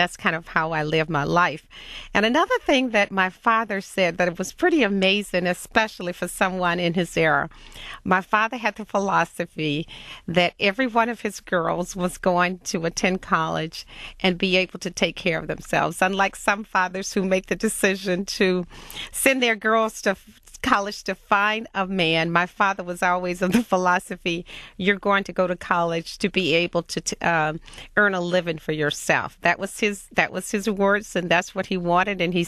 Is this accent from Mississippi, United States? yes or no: yes; Sturgis, Mississippi, United States; Well, I grew up in Sturgis, Mississippi. It's a small town that many of you will probably not find on the map with any kind of internet search